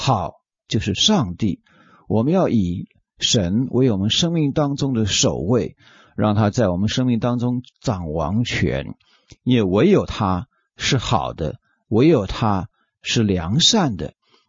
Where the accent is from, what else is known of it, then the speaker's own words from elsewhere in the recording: China; 我们中国人的一句俗话说，好的开始是成功的一半